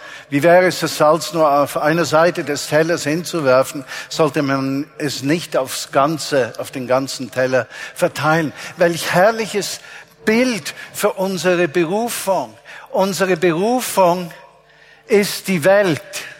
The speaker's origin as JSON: {"language": "German", "region": "Zurich", "country": "Switzerland", "tie": "born or raised there", "said": "ich, kleiner Zürcher, Seebub, vom Zürichsee, geboren im Kreis 4, Schärpeviertel"}